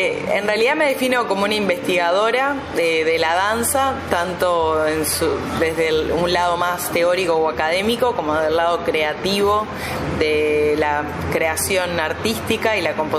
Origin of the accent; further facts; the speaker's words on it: Uruguay; also born or lived in Brazil; soy uruguaya, pero viví unos años en Brasil, pero ahora estoy en Estados Unidos, y entonces soy socióloga, pero soy bailarina, y soy voy mucho a Rocha, pero al mismo tiempo vivo en Montevideo.